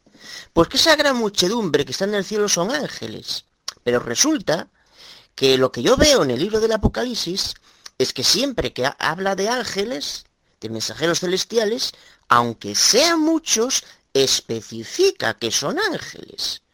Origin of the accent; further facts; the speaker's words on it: Galicia, Spain; Soy Abogado de Galicia, España